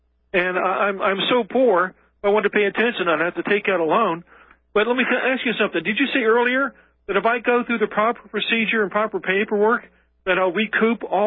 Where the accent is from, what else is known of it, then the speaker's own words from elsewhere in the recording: Virginia, United States; now in Maryland, United States; Well, listen, I live in Maryland. I'm from Virginia originally.